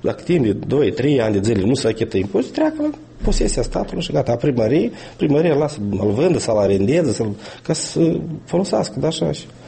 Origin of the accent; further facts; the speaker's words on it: Valea Trestieni, Nisporeni District, Moldova; La noi în sat, la Valea Trestieni, e catastrofală.